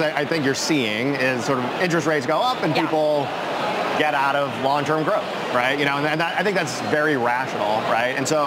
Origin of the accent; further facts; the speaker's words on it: Florida, United States; I grew up in Florida. We know when a hurricane is coming.